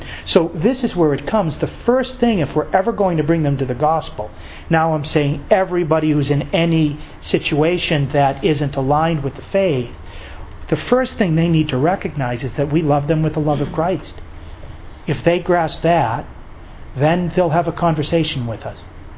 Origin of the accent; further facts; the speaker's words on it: Lowell, Massachusetts, United States; I was from Lowell, Massachusetts, that my parents' names are this, that I'm one of four kids, that I went to Lowell High School